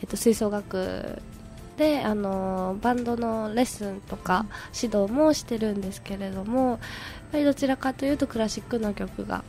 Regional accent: Seto, Aichi, Japan; ずっと生まれも育ちも瀬戸で

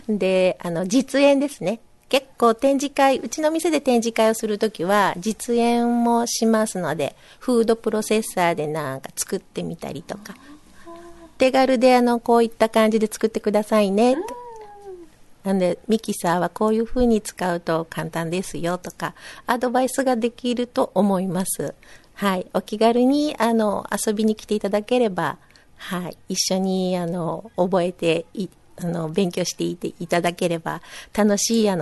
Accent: Seto, Aichi, Japan; 私、瀬戸市民なんですね。生まれも育ちも瀬戸っ子なんです。

